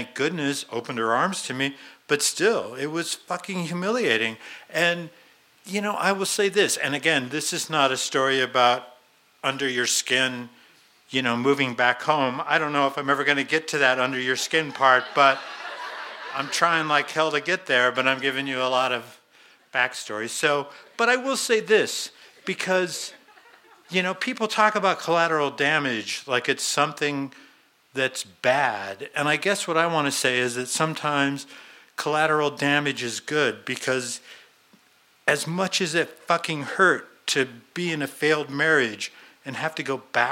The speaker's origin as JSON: {"language": "English", "town": "Boulder", "region": "Colorado", "country": "United States", "tie": "born or raised there", "lives_now": "Longmont, United States", "said": "I'm a local guy. I grew up in Boulder. We bought a house in Longmont."}